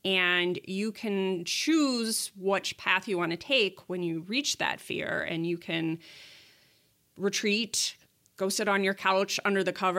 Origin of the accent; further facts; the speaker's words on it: Grand Rapids, Michigan, United States; the politics that I see playing out in my city and my hometown of Grand Rapids